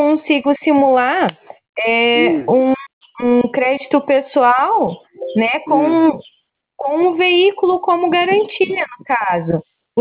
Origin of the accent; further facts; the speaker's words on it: Cascavel, Paraná, Brazil; Eu sou de Cascavel, no Paraná.